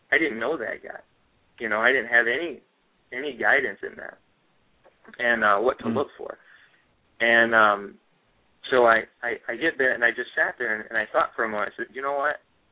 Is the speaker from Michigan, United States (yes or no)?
yes; Michigan, United States; I'm from Michigan, and we don't really have brown recluse around here.